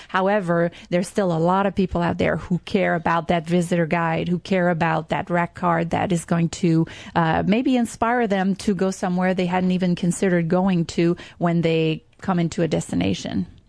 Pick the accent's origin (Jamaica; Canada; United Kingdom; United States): Canada; Quebec; first language French; English is a second language; I'm French Canadian, so I am. That's my native tongue, and I grew up speaking French north of Montreal in the province of Quebec.